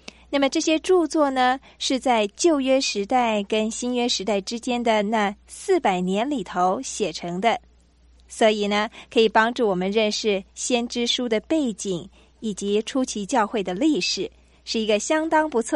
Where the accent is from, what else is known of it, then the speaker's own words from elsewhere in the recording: China; 这就像我们中国人说的，贫贱不能移，威武不能屈了